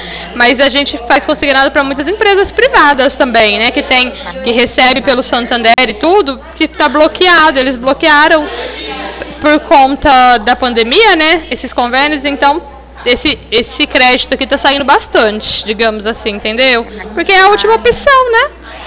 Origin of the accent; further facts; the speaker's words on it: Ribeirão Preto, São Paulo, Brazil; Eu sou de Ribeirão Preto